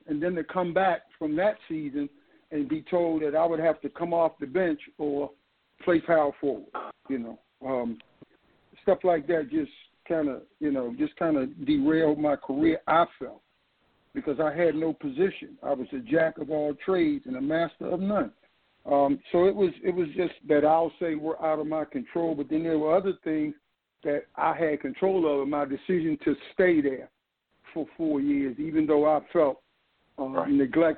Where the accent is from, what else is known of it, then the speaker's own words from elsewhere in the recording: Baltimore, Maryland, United States; You know, I'm from Baltimore, so, you know, Maryland just meant everything.